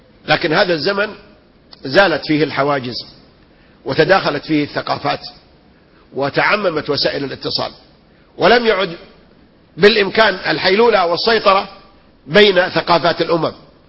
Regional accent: Saudi Arabia; عندنا في السعودية

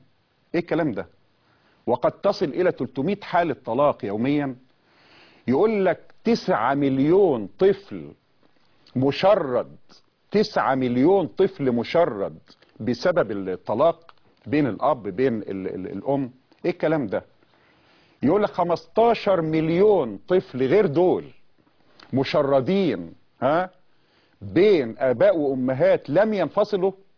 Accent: Egypt; احنا عندنا في مصر الكلام ده

